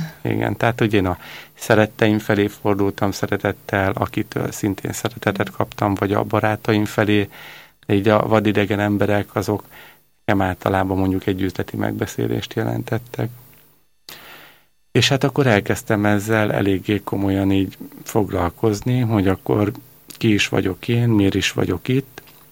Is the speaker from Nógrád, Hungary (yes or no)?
no; Eger, Heves, Hungary; Középiskolát Egerben jártam, én ott is születtem, ezt követően főiskolára Győrbe jártam